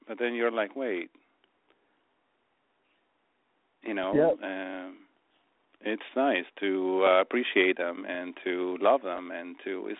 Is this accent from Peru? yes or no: yes; Peru; moved away; Well, I came from Peru.